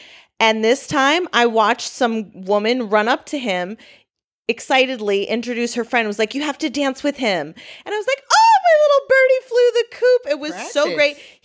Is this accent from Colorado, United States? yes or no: no; Wisconsin, United States; I'm from Wisconsin. Lots of people don't travel.